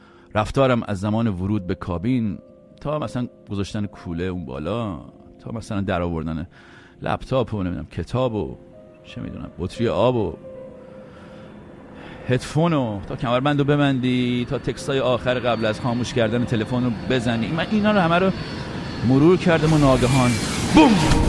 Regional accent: Iran; moved away; اونم پروازی بود که باهاش اولین بار سالها پیش از ایران اومدم بیرون به قصد مهاجرت به خارج.

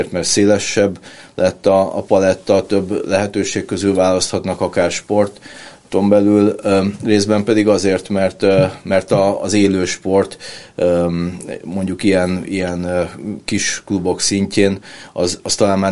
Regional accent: Budapest, Hungary; Budapesten nőttem fel, meg egyébként nagyon kötődöm Budapesthez

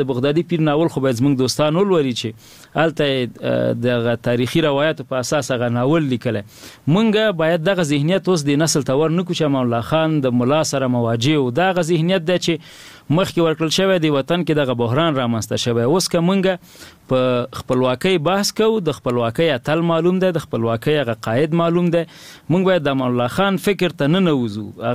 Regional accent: Nangarhar, Afghanistan; زه د ننګرهار ولایت یم،

